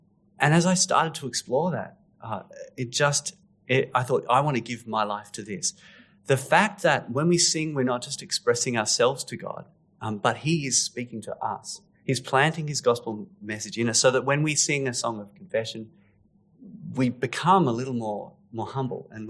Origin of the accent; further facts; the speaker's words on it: Sydney, New South Wales, Australia; now in Adelaide, Australia; I grew up in Sydney, but I live in Adelaide now.